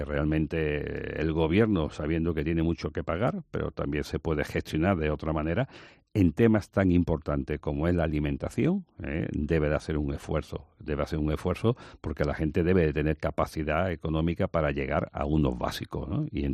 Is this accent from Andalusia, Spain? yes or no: yes; Málaga, Andalusia, Spain; somos españoles, somos andaluces, somos malagueños y tenemos nuestra peculiaridad, ¿no?